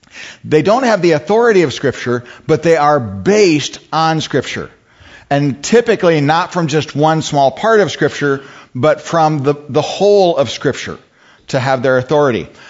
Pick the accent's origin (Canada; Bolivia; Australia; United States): United States; Grand Rapids, Michigan; I was born and raised here in Grand Rapids, left for a number of years with the military, moved back here in 1996.